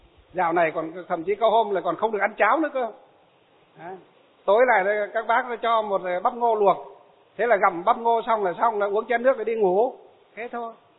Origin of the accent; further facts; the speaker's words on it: Hòa Bình, Vietnam; bác bí thư tỉnh ủy tỉnh Hòa Bình của quê hương của tôi nhé